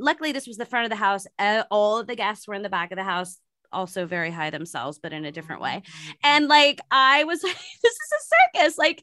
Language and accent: English; San Francisco, California, United States; I'm not in San Francisco right now, but I'm from San Francisco Bay Area.